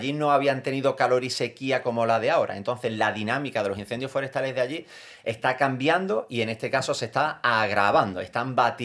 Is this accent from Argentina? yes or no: no; Andalusia, Spain; born there; voy yo, que nací en el Valle del Guadalquivir